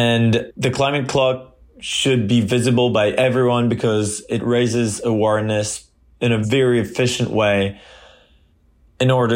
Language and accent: English; France; English is a second language; I'm from France.